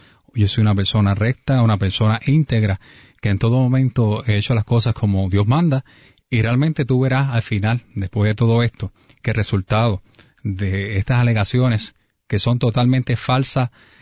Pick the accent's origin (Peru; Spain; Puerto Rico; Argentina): Puerto Rico; Humacao; yo fui domiciliado y residente, nacido y criado en Humacao, especialmente en la urbanización Villa Humacao.